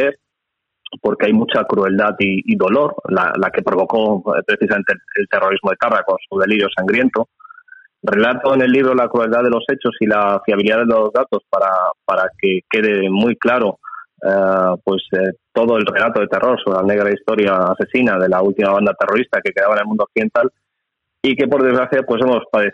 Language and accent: Spanish; Spain; como español